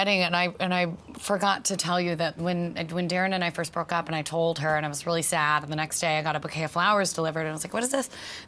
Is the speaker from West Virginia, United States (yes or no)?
no; Kentucky, United States; I'm from Kentucky, so I can do it.